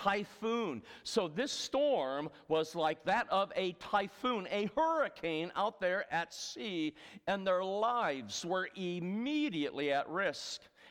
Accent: Muskegon, Michigan, United States; Now, I was born and raised in Michigan in a city called Muskegon. And if you're looking at a map of Michigan, that's right on Lake Michigan.

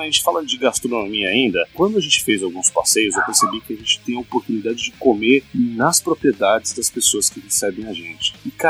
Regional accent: Southeast, Brazil; eu sou do Sudeste.

